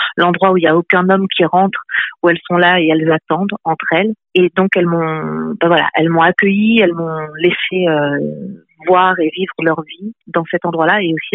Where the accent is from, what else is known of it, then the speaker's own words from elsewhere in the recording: France; now in Belgium; moi je suis française qui vit en Belgique depuis 24 ans, donc c'est vrai que ben, je connais les deux pays.